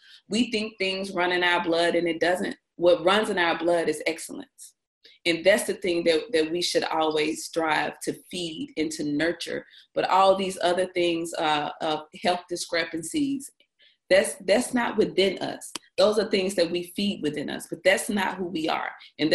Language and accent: English; Mississippi, United States; now in Atlanta, United States; And I'm from Mississippi, so when I say our food is plant-based, I say that with the understanding that I'm a true Mississippian, so I have eaten it all.